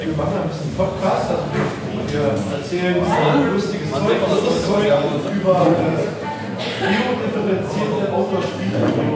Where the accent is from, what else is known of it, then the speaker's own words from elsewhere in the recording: Lower Saxony, Germany; ich komme aus Heide, liegt zwischen Braunschweig und Hannover